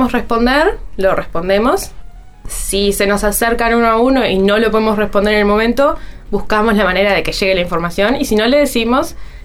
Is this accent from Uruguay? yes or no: yes; Uruguay; Somos científicas, somos uruguayas y estamos vivas.